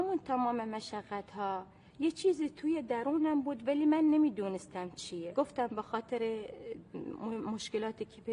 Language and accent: Persian; Khuzestan, Iran; من اهل خوزستانم، شهرستان سوسنگی، روستای مالکی سفلا.